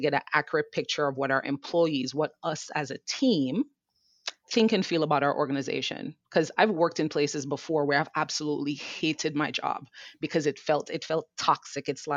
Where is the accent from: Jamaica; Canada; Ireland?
Jamaica; now in New York, United States; And I'm a New Yorker, born and raised in Jamaica, but I'm a New Yorker.